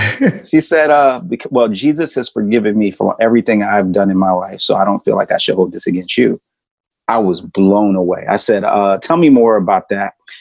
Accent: Philadelphia, Pennsylvania, United States; I was born and raised in Philly. My parents were actually in the Nation of Islam when I was born.

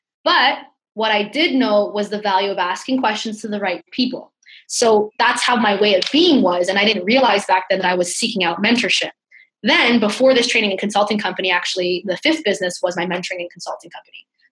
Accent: Burlington, Ontario, Canada; I'm like, I'm from Burlington, which is 2 hours that away, right?

